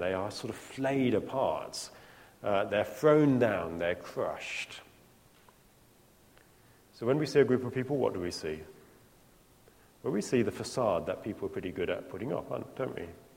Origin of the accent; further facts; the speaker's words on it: East of England, United Kingdom; As you know, I grew up in Norfolk